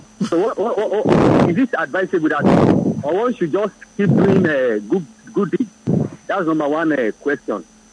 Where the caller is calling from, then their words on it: Lagos, Nigeria; I'm calling from Malakoko, Lagos.